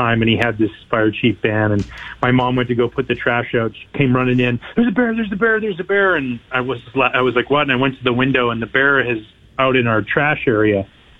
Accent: Canada

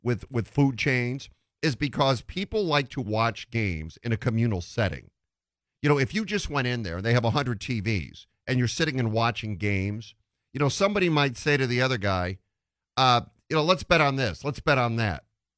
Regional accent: Detroit, Michigan, United States; also born or lived in Arizona; You know, when I grew up in Detroit, that's what we called it, pop. Moving to Arizona, I said I'd like some pop, and people looked at me like I was speaking a foreign language.

